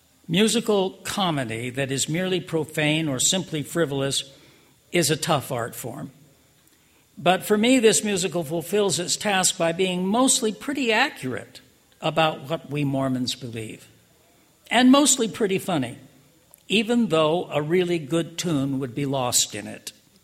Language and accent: English; Los Angeles, California, United States; The most frequent thing I was asked growing up in Los Angeles by kids on the playground was how many wives my father had